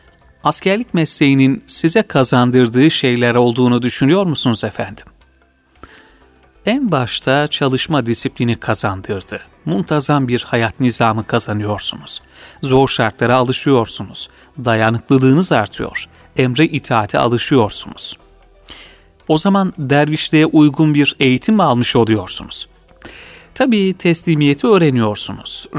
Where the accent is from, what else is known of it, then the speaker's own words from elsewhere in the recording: Karaman, Turkey; şimdiki adıyla Yolbaşı kazasında doğmuşum. Anne tarafım Mekke'den geliyor. Çocukluğumu Karaman'da dedem, babaannem ve üvey babaannemle geçirdim.